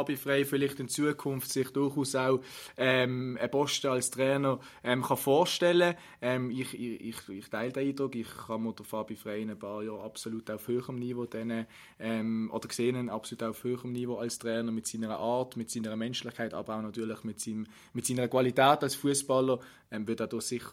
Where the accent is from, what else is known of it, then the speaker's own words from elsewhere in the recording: Basel, Basel-Stadt, Switzerland; Wie nimmst du das da bei uns in der Schweiz oder auch in Basel wahr?